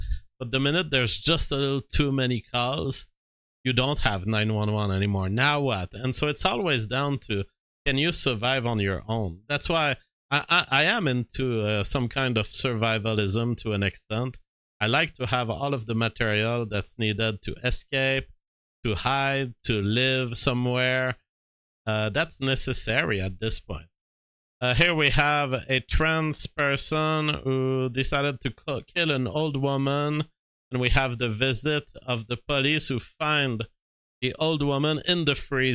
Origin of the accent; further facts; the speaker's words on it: Canada; every year I file some US paper to say I am Canadian, therefore the money I make is mine.